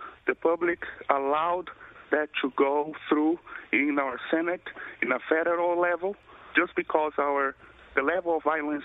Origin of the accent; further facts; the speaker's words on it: São Paulo, Brazil; I'm from Sao Paulo in Brazil. It's a very violent city.